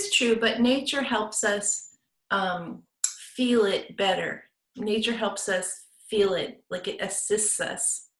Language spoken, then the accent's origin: English; Seattle, Washington, United States; now in Oregon, United States; Well, I grew up in Seattle, which is not, you know, wasn't a very big city at that time.